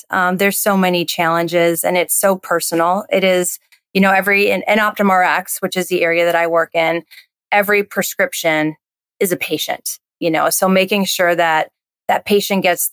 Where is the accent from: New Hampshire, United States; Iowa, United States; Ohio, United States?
Iowa, United States; I grew up in Iowa. So I didn't grow up on a farm by any means, but I have detasseled corn.